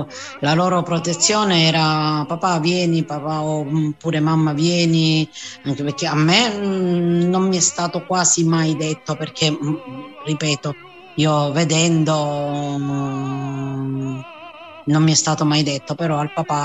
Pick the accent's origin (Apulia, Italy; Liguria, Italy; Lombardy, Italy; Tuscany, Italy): Apulia, Italy; perché io, non essendo lucana, dico, sono pugliese